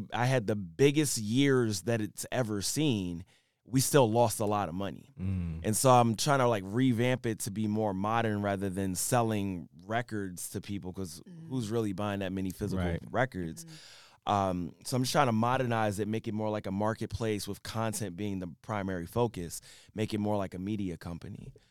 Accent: Philadelphia, Pennsylvania, United States; I'm from Philly.

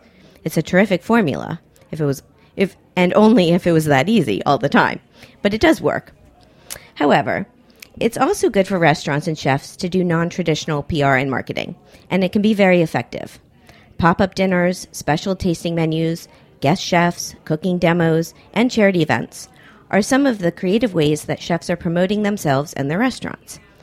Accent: Miami, Florida, United States; Well, growing up in Miami, we had tuna fish a lot in our household, but our trick was to put apples in it.

